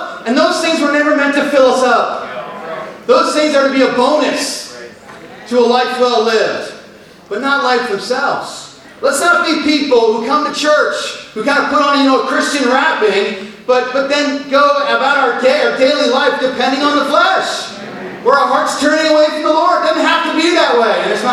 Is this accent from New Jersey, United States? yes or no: yes; New Jersey, United States; I grew up in Sussex County, and we grew up on 3 acres. We had chickens. We had a huge garden. We lived on a dirt road, and we were surrounded by farms.